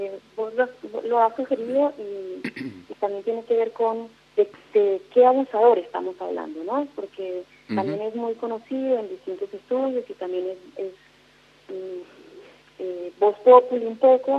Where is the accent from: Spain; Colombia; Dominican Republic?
Colombia; now in Buenos Aires, Argentina; Soy colombiana de nacimiento, pero soy argentina